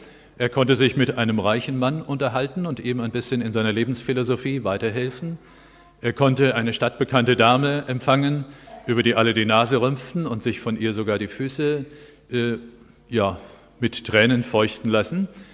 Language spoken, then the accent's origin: German; Oberursel, Hesse, Germany; ich stamme aus Oberursel im Taunus